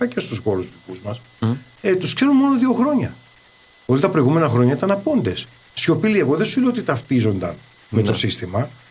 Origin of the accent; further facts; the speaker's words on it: Germany; μεγάλωσα στη Γερμανία. Αυτό είναι το παρελθόν.